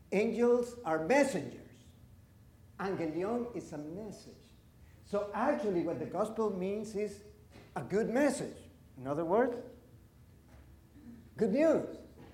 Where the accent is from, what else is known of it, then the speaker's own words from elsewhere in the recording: Honduras; moved away as an adult; now in United States; I came from Honduras. I cannot do that.